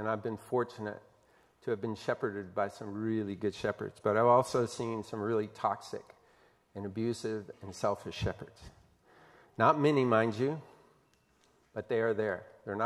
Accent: Tulsa, Oklahoma, United States; growing up in Tulsa, Oklahoma, anytime I hear that verse, who is the thief?

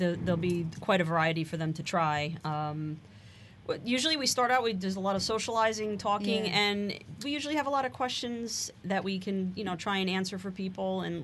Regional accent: Kearny, New Jersey, United States; I grew up in Kearney, which is, you know, right across the river from Newark.

